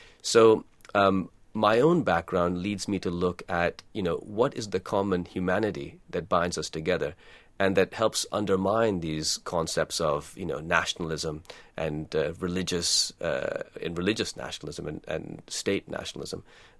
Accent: Pakistan; now in United States; So I've been, you know, raised as a Muslim. I'm a Pakistani citizen. I've lived a long time in the United States.

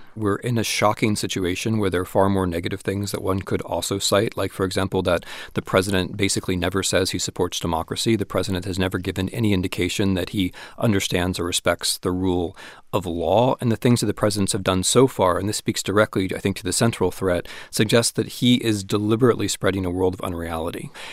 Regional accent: United States; I'm an American, but I'm not a historian of the United States.

